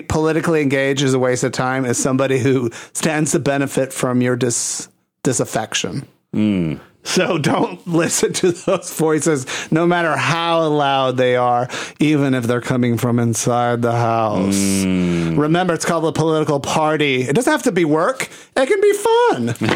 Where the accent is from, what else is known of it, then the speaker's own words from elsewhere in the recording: Puerto Rico; now in United States; as a queer Rican living in the United States, growing up in Puerto Rico.